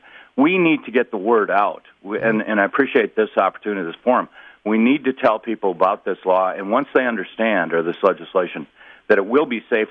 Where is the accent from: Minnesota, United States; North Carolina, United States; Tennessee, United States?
Minnesota, United States; And I grew up in Minnesota, and I can tell you